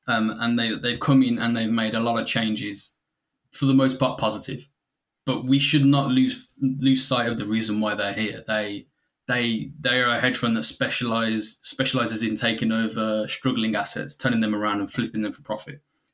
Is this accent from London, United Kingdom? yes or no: no; Birmingham, West Midlands, United Kingdom; So I'm from Birmingham. Lived most of my life in Birmingham. When I was a kid, I'm not that old. I'm 31.